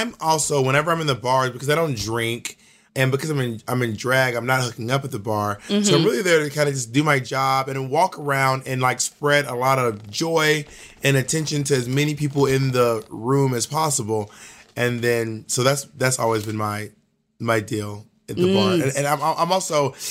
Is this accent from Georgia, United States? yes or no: yes; Georgia, United States; also born or lived in Alabama / Mississippi; now in New York City, United States; But I am a Southerner. I was born and raised in Georgia. And I was raised in Alabama and Mississippi, too. But I just don't have a Southern accent.